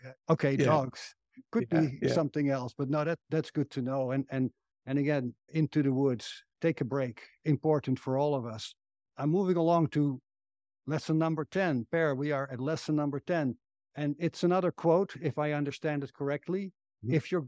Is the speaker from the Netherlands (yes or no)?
yes; Netherlands; English is a second language; growing up in the Netherlands, there are no mountains in the Netherlands.